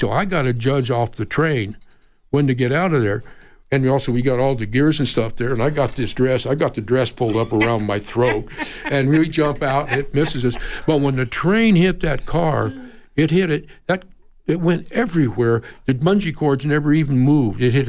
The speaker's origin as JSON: {"language": "English", "town": "Ruidoso", "region": "New Mexico", "country": "United States", "tie": "born or raised there", "said": "because I grew up over in Ruidoso, New Mexico, but I would spend time with my dad over here in Arizona because my folks were separated."}